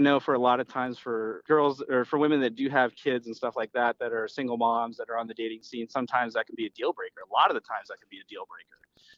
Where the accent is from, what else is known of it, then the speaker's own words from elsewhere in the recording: Deep Creek, Maryland, United States; It was a, you know, night spot up in Deep Creek, my hometown.